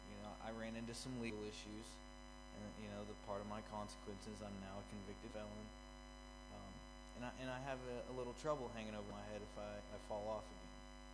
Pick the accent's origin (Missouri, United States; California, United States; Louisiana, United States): Missouri, United States; moved away; But I'm actually not from Tennessee. I'm actually from Missouri and moved down to Tennessee for, you know, a couple different reasons.